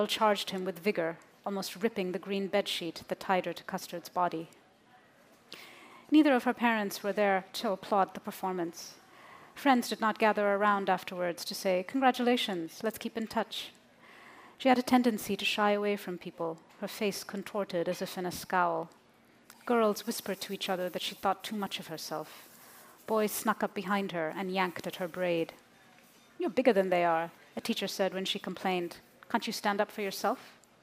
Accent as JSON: {"language": "English", "town": "Bangalore", "region": "Karnataka", "country": "India", "tie": "born or raised there", "said": "I grew up in Bangalore, India"}